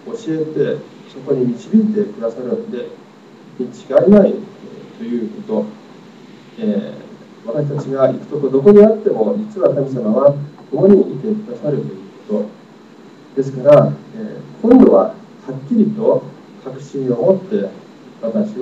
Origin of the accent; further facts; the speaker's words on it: United States; 私は実はアメリカで教会で育ちましたから、